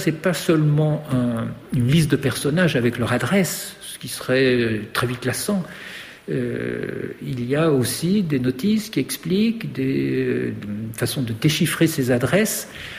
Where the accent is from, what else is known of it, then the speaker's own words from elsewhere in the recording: Paris, Île-de-France, France; born there; Simplement, moi, je suis né à Paris. Voilà, j'ai Paris dans les pieds.